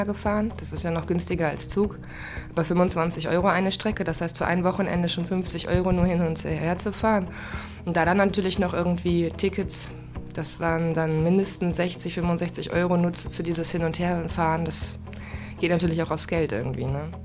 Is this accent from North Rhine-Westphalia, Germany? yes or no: yes; Herford, North Rhine-Westphalia, Germany; now in Cologne, Germany; und ich komme nicht ursprünglich aus Köln. Meine Familie wohnt in Herford bei Bielefeld.